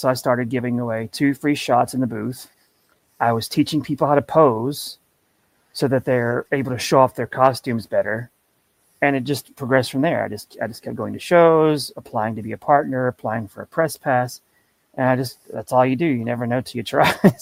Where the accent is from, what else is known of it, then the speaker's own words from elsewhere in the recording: the South, United States; I was around cars constantly as a kid growing up in the South